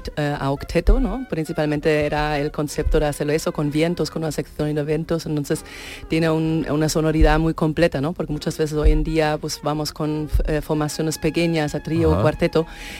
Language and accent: Spanish; Eisenach, Thuringia, Germany; Spanish is a second language; Me he criado en la ciudad de Eisenach, que es la ciudad